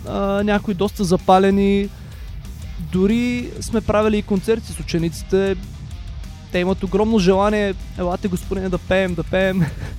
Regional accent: Haskovo, Haskovo Province, Bulgaria; Тримата сме от Хасково

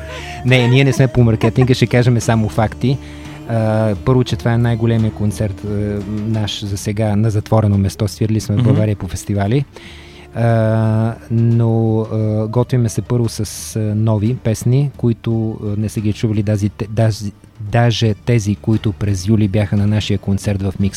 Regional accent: Moscow, Russia; Ние си говорим по-руски, защото той е от Москва и аз съм от Москва отчасти.

